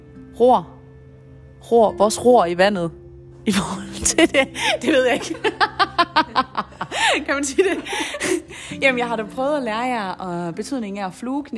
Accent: Jutland, Denmark; vi er jo jyder, bor i Jylland, vi er jyske, og vi har også en jysk mentalitet

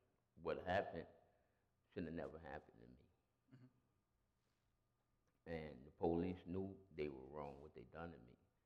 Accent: Chicago, Illinois, United States; I grew up in Chicago, west side of Chicago. I come from a two-parent home, two siblings

